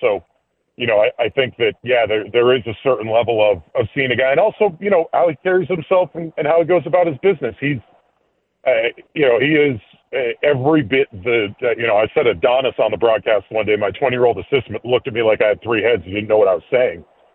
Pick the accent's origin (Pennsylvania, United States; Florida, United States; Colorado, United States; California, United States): Pennsylvania, United States; I grew up in Pennsylvania. It's not really the team you root for.